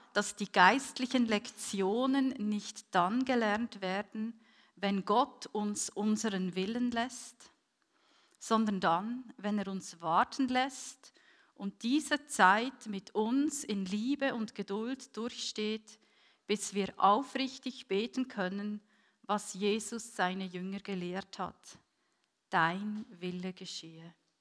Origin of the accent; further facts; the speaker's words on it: Bern, Switzerland; ich komme aus dem Bernbiet, mein Mann übrigens auch, aber kennengelernt haben wir uns in Basel.